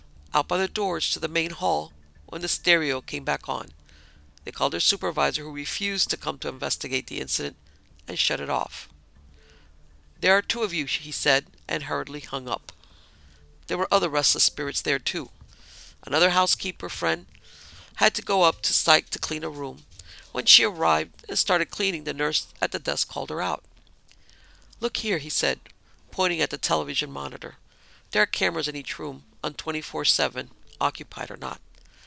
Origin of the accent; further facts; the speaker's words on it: Ravenswood, West Virginia, United States; I grew up in Ravenswood, West Virginia. My parents were the proprietors of the local Washington Motel. As a result, I practically grew up there, as did my older sister and brother.